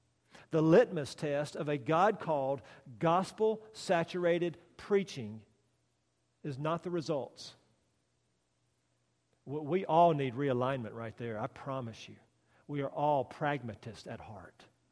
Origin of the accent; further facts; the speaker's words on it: United States; as an American here with an education